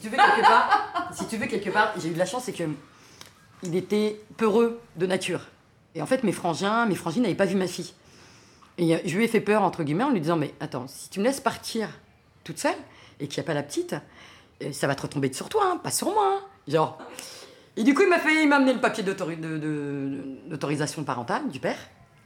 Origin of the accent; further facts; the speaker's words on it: Algeria; moved away as an adult; now in France; il y avait deux choses que je me suis dit quand je suis partie d'Algérie.